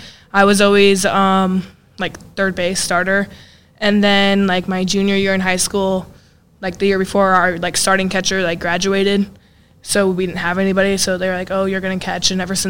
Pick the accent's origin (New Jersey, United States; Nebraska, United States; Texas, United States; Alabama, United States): Nebraska, United States; Milford; I am from Milford, Nebraska.